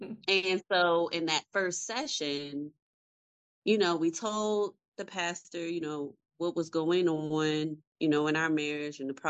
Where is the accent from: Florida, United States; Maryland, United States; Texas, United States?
Maryland, United States; Baltimore; So I'm from Baltimore, Maryland. Thanks. And grew up in what we would call an at-risk home, you know, with a single mother. And growing up in the inner city, all of the things that come along with that.